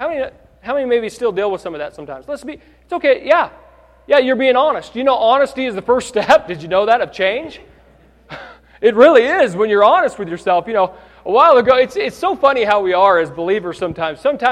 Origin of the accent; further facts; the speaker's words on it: California, United States; I'm from California, right? I moved to Oregon. My whole family moves to Oregon and is involved in my church.